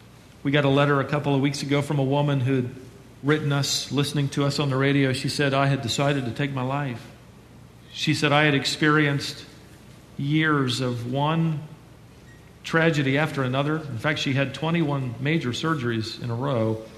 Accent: England, United Kingdom; In fact, we as English people use it.

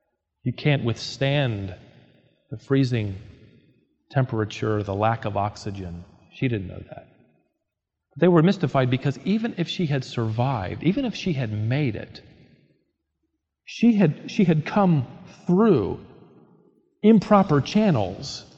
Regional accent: Minnesota, United States; born there; Now, I can say this because I was born in Minnesota.

